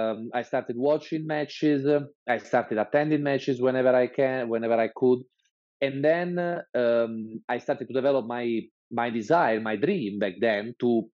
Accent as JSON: {"language": "English", "region": "Southern Italy", "country": "Italy", "tie": "born or raised there", "accent": "Italian", "second_language": "English", "said": "I'm Italian, as many of you will understand from my accent. I was born in southern Italy. That's where I grew up."}